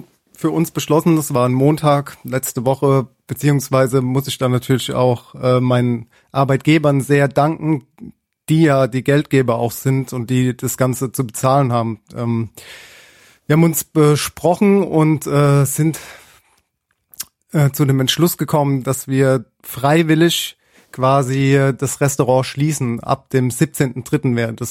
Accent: Mannheim, Baden-Württemberg, Germany; Ich selbst bin Sternekoch, bin aus Mannheim

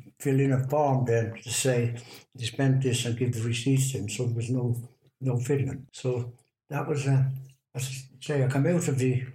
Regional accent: Dublin, Leinster, Ireland; born there; I was born there in Dublin. To a 17-year-old, my mother was 17 years of age.

